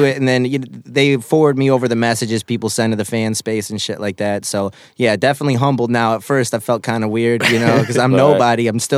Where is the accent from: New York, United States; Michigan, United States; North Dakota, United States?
Michigan, United States; Detroit; born and raised in South Detroit. I get a lot of slack because people are like, you're not from Southwest. I'm still bigging up my city, you know, regardless.